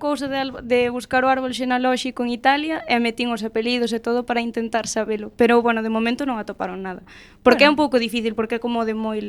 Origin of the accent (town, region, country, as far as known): Galicia, Spain; born or raised there; also born or lived in Buenos Aires, Argentina